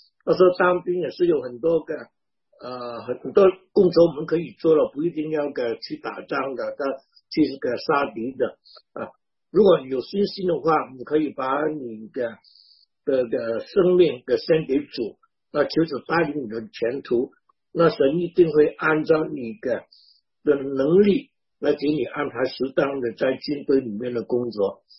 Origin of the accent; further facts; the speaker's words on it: Vietnam; 我小的时候我爸爸常跟我说，我们中国人在越南这个地方不能做什么事情让中国人丢脸。